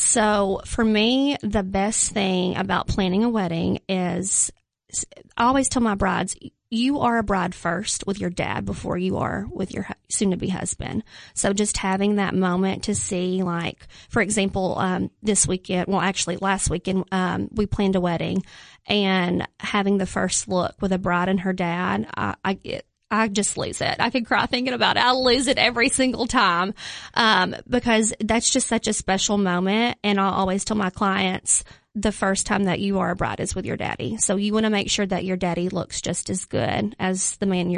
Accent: United States; You know, I'm from Jackson County. You know, I hang out with the best of them.

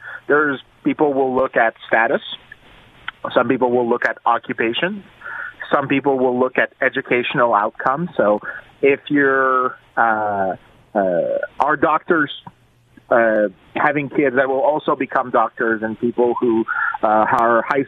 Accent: Quebec, Canada; I'm originally from Quebec. Quebec is the last one.

